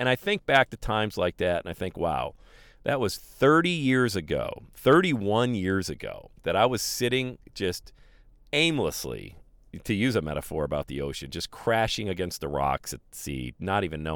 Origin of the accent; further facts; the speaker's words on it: Pennsylvania, United States; which had no bearing on my life because I grew up in Western PA.